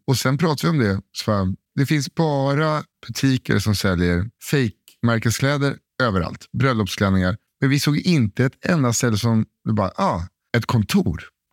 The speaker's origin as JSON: {"language": "Swedish", "country": "Sweden", "said": "no, I'm from Sweden."}